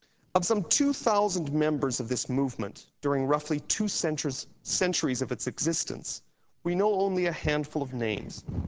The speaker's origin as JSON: {"language": "English", "country": "Canada", "said": "although I'm Canadian, I did not manage to make it to our nation's capital before this time."}